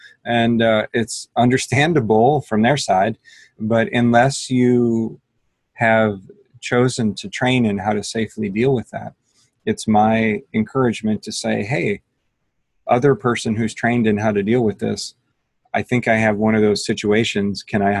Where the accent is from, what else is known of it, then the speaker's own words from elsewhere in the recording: United States; I, as a American white guy, so let me speak from my position